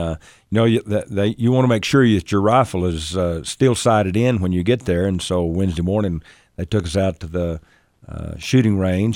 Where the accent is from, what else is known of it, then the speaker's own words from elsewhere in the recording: Texas, United States; Reminded me of growing up in Texas.